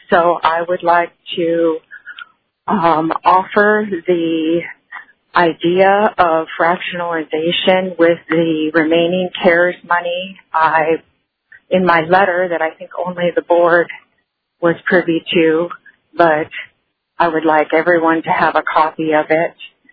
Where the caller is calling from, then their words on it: Talkeetna, Alaska, United States; I'm calling from Talkeetna.